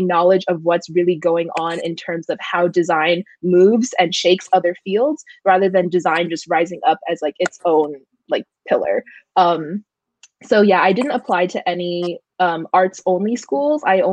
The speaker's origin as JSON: {"language": "English", "town": "Cupertino", "region": "California", "country": "United States", "said": "So I'm from Cupertino, which is like in the South Bay area."}